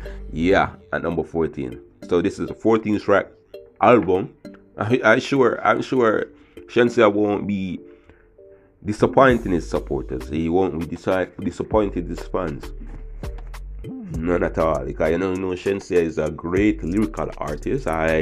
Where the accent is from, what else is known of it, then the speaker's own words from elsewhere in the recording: Jamaica; As you know, I'm a Jamaican. A lot of Jamaicans won't support it.